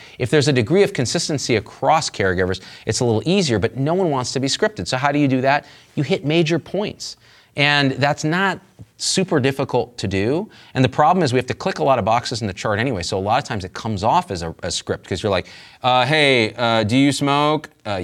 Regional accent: India; Like, I'm Indian. My parents used to beat me when I wasted food.

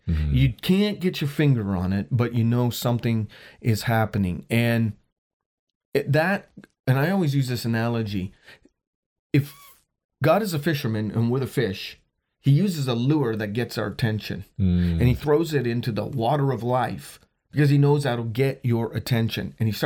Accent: the Maritimes, Canada; From the Maritimes in Canada.

